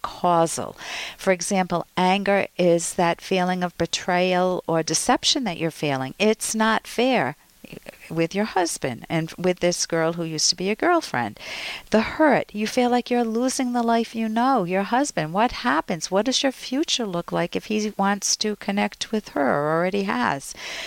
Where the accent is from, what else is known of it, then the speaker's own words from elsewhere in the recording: India; now in United Arab Emirates; I are living in the United Arab Emirates. My husband is handsome and has an attractive personality. I am from India.